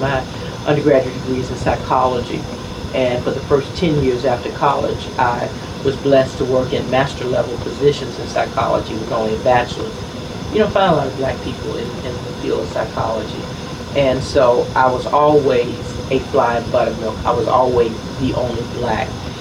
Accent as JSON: {"language": "English", "town": "Davidson", "country": "United States", "tie": "born or raised there", "said": "because I grew up in Davidson and there weren't no foreigners"}